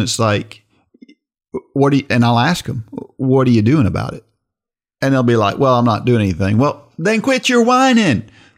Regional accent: Perth Amboy, New Jersey, United States; born there; And I was born in Perth Amboy, New Jersey.

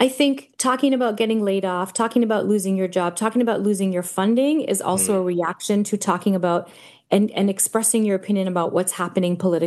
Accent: Canada; moved away as an adult; now in United States; so I'm Canadian and I moved to the US 4 years ago. I only got my US citizenship of April of this year.

